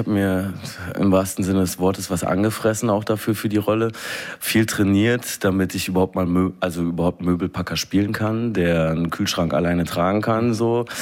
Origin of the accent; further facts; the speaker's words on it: Mannheim, Baden-Württemberg, Germany; also born or lived in Berlin; Ich bin da in Monnem groß geworden und dann nach Rheinland-Pfalz gezogen und eigentlich sprechen meine Eltern Hochdeutsch.